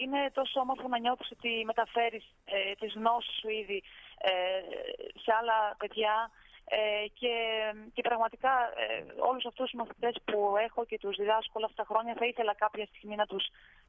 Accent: Greece; moved away; Όταν θυμάμαι έφυγα από την Ελλάδα καλοκαίρι και επέστρεφα πάλι καλοκαίρι.

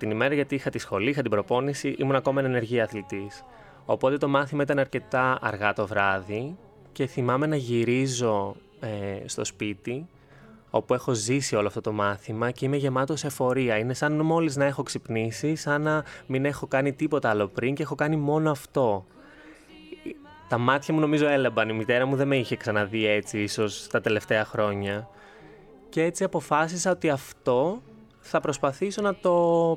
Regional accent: Serres, Central Macedonia, Greece; Εκεί από εκεί είμαι, από τις ΣΕΡΕΣ. Και οι δύο γονείς εκεί μένουν, εκεί είμαστε, εκεί μεγάλωσα, εκεί σπούδασα, εκεί ήταν όλη μου η ζωή.

